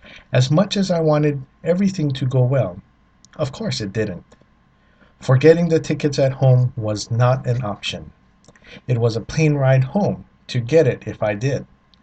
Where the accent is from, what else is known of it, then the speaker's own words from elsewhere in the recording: Hawaii, United States; moved away; I got to take my family to places that I frequented growing up on Oahu.